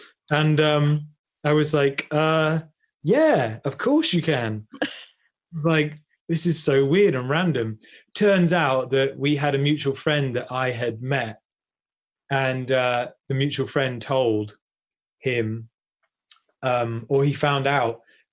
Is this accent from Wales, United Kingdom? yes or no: no; Bristol, South West England, United Kingdom; I'm actually from Bristol, about an hour's north from here.